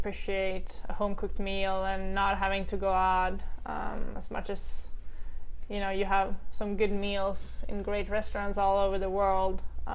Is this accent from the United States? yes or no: no; Sweden; I'm definitely more of a desert person, and I say I'm a West Coast girl, but people say I'm from Sweden, so I guess they're right.